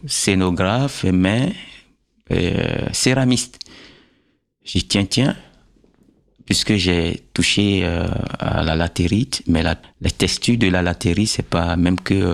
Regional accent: Abomey, Zou, Benin; born there; Déjà, tu sais que je suis né à Boumé, et la terre d'Aboumé, la latérite, j'avais travaillé la latérite, mais jamais l'argile.

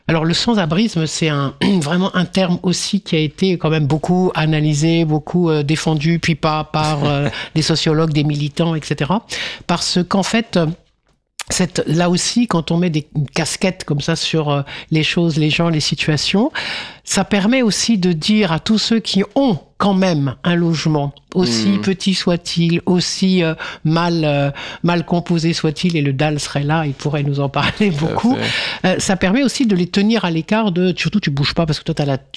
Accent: France; parce que j'ai eu de la chance, parce que je suis français, parce que quoi ?

